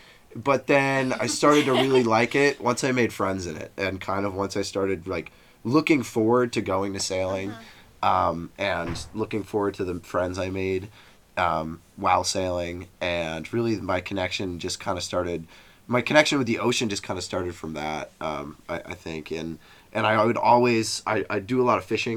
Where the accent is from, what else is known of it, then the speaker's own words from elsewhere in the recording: Portland, Maine, United States; from Portland, Maine.